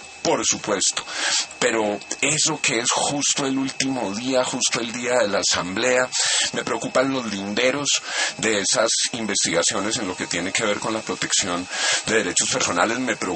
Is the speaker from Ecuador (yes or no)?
no; Colombia; como colombiano